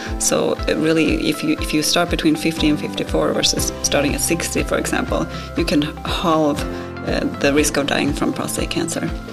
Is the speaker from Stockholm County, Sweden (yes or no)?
no; Gothenburg, Västra Götaland, Sweden; English is a second language; moved away as an adult; now in United States; And I grew up in Sweden and I lived in Gothenburg for 13 years